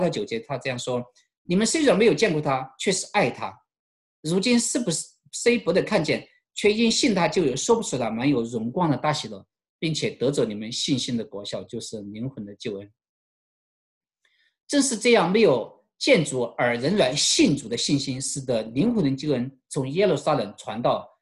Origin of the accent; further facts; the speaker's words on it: China; 多马曾经到中国来传福音，使我们中国人与这个福音有份。